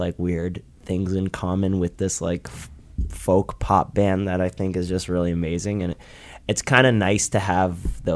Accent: Toronto, Ontario, Canada; from Toronto. We're from Toronto.

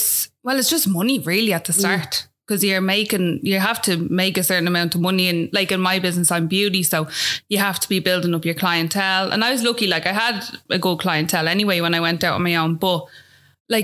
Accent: Rathfarnham, Leinster, Ireland; I'm from Nookgrove, Raffarnham.

